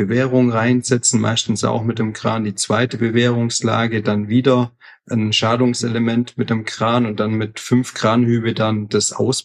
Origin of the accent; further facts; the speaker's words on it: Baden-Württemberg, Germany; Aber also habe richtig gut Schwäbisch gelernt und ja, natürlich auch aufgewachsen.